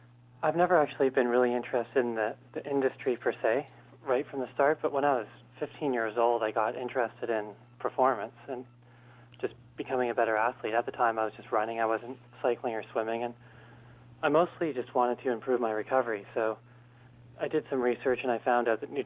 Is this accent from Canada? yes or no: yes; Canada; And as you know, growing up in Canada, most people start skating at around 5 or so